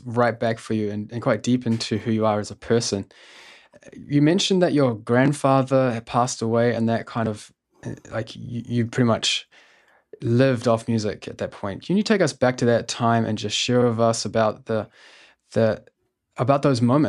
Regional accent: New Zealand; because like I grew up in New Zealand, and so I can really relate.

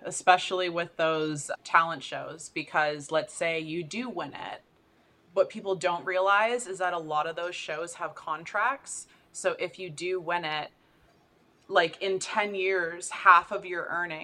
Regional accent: Vancouver, British Columbia, Canada; my hometown, Vancouver

